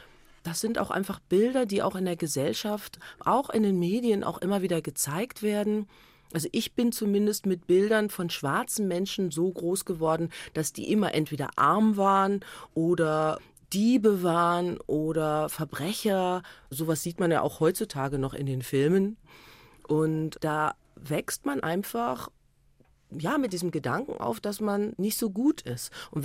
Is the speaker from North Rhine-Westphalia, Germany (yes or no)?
no; Kassel, Hesse, Germany; Und wenn Leute dann fragen, woher kommst du? Und du sagst, du kommst aus Kassel